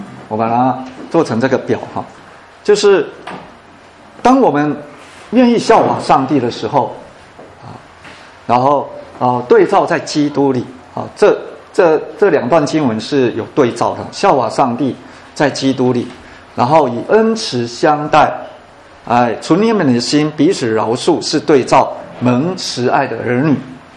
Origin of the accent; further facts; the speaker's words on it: China; 虽然日本人我们中国人有那些历史背景，我们恨日本人哈，因为日本侵略中国